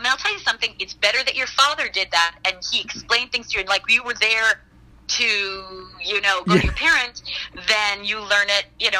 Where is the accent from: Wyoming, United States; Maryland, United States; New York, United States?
New York, United States; And then also I'm from Long Island. So I really felt very close to the material.